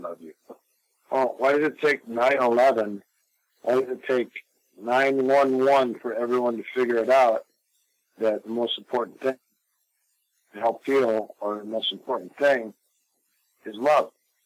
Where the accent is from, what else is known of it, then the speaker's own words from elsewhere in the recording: Coon Rapids, Minnesota, United States; as I was a kid in Minnesota, I grew up in Coon Rapids.